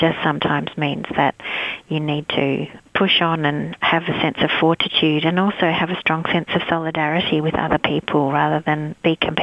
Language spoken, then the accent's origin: English; Australia; So when I was growing up in Australia, it would never be unremarked upon that I was not in quotation marks Australian.